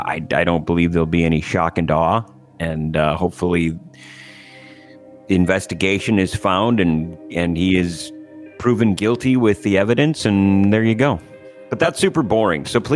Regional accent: Midwest, United States; We are both from the North, from the Midwest.

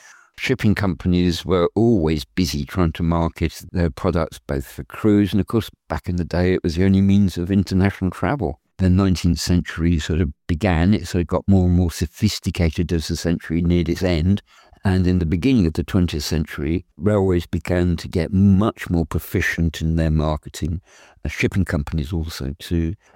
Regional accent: South East England, United Kingdom; I grew up in the Home Counties

